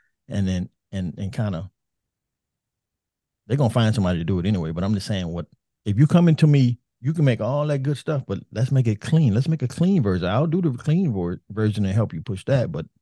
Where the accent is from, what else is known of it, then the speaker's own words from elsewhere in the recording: New Orleans, Louisiana, United States; I like music. I'm from New Orleans. I like all kind of music.